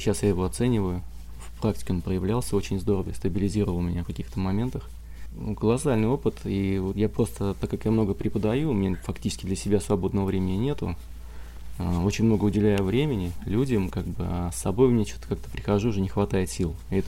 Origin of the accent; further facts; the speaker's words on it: Engels, Saratov Oblast, Russia; я из Саратова, Энгельса. Там в Энгельсе живу, в Саратове и в Энгельсе преподаю.